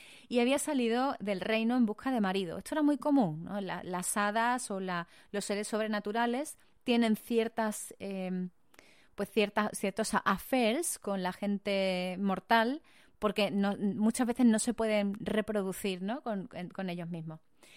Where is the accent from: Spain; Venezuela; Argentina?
Spain; Perdóname porque soy española. Hablo inglés, sí, como puedes escuchar, pero no tengo ni idea de gaélico.